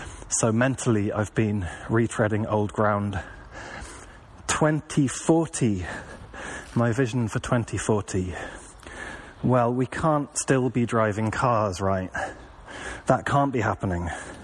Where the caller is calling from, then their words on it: Bristol, South West England, United Kingdom; I'm calling from Bristol in the southwest of England, where I'm currently walking my dog in the rain.